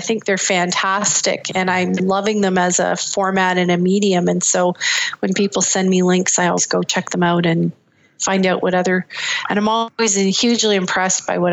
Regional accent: Barrie, Ontario, Canada; Town. And well, a town just north of Toronto called Barrie, On

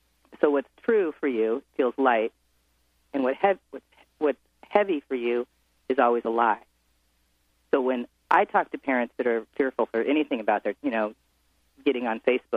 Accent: Edmonds, Washington, United States; now in San Francisco, United States; living in the suburbs in San Francisco here, just like where I grew up in Edmonds.

